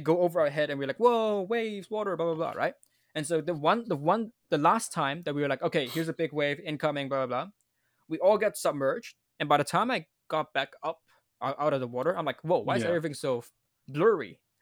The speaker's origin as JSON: {"language": "English", "country": "Hong Kong", "tie": "born or raised there", "said": "I grew up in Hong Kong. Like I have to. Like, know how to speak and listen to Chinese."}